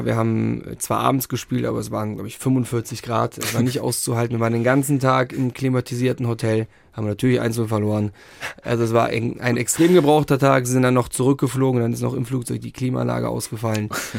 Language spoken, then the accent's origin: German; Rhineland, Germany; Also gut, ich komme ja selbst aus dem Rheinland. Wir haben ja auch unseren, oder gibt es ja auch natürlich auch einen Dialekt.